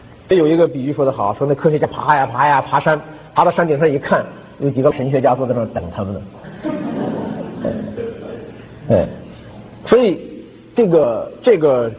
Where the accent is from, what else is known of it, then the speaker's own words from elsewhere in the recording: China; 你说我们中国人啊，科学落后，对不对？